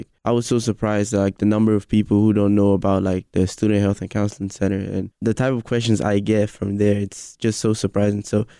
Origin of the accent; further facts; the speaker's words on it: Nigeria; moved away as an adult; Yes, I'm actually from Nigeria, and okay. I moved here June 2016, and I've been studying here ever since then.